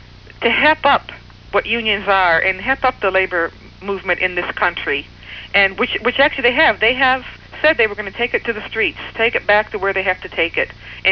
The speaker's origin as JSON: {"language": "English", "town": "Detroit", "region": "Michigan", "country": "United States", "tie": "born or raised there", "said": "I grew up in Detroit, so I think the whole world is like Detroit. Even though I've traveled the whole world"}